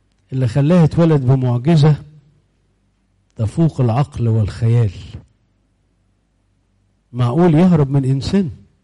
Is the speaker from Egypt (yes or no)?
yes; Egypt; وهو مجيء السيد المسيح له المجد إلى بلادنا مصر.